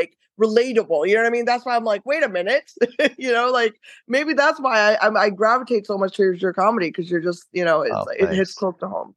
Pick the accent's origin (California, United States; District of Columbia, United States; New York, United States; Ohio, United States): Ohio, United States; Cincinnati; I'm from Cincinnati, Ohio.